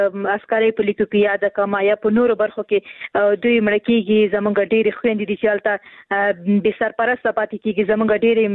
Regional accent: Khost, Afghanistan; ورور زه هم د خوست یم

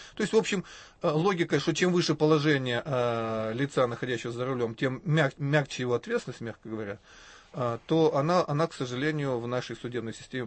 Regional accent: Perm, Perm Krai, Russia; недавно на моем родном городе Перми было близко к этому делу

